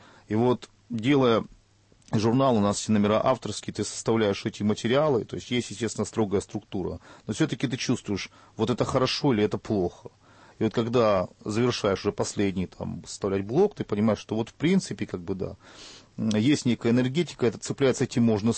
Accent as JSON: {"language": "Russian", "town": "Kherson", "region": "Kherson Oblast", "country": "Ukraine", "tie": "born there", "said": "я родился в Херсоне"}